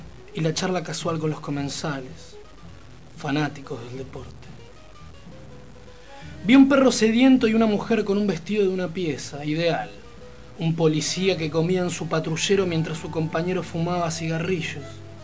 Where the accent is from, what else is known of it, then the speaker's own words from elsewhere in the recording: Argentina; Decime, ¿somos los argentinos amargos por naturaleza?